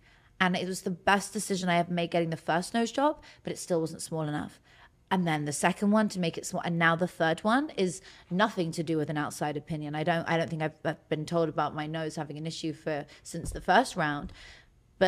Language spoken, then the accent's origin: English; United Kingdom; now in United States; I'm British and I've just moved here, but I would have flown out here for it.